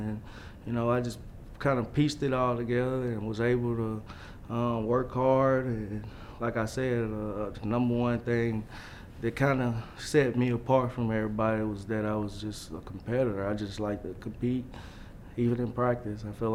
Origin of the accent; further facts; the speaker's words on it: Strong, Arkansas, United States; I just wanted to show people from my hometown that something great can come from here. And, you know, it ain't always got to be bad things that come from Strong.